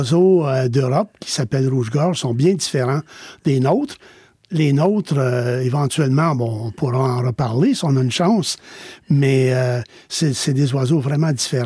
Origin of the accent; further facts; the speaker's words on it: Quebec, Canada; Sur la ferme où j'ai grandi, dans l'Outaouais, ça arrivait qu'on en voyait le long du ruisseau.